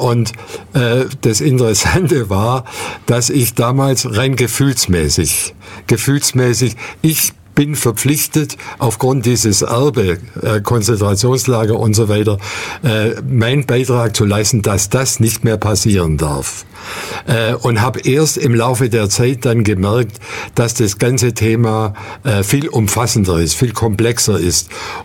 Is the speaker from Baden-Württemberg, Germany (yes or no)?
yes; Ulm, Baden-Württemberg, Germany; Ja, also zuerst, ich bin Ulmer. Ich bin 1939 in Ulm geboren.